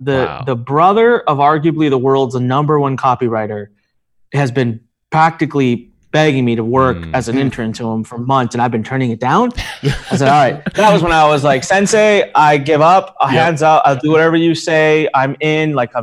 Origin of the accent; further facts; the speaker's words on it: India; Look, I was never meant to be an entrepreneur. I'm Indian. So what do Indian people become? We're doctors.